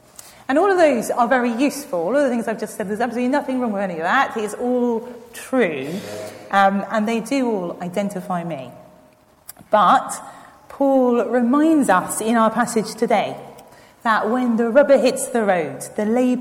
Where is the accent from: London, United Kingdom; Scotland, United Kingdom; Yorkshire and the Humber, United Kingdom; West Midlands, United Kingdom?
London, United Kingdom; born there; I'm currently a vicar. I used to be a teacher. I'm British. I was born in London. I'm reasonably educated.